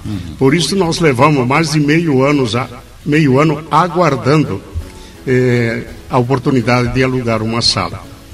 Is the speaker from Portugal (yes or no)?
no; Concórdia, Santa Catarina, Brazil; also born or lived in Paraí; Eu sou natural do Paraí, no Rio Grande do Sul. Na época pertencia ao município de Lagoa Vermelha. Em 1929, meus pais mudaram para Concórdia. E de Concórdia fiquei até 1950.